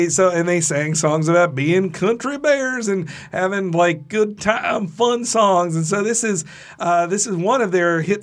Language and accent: English; the South, United States; also born or lived in Florida; And I have to say, as a Southerner, I could identify with this the way people look down on you from an accent.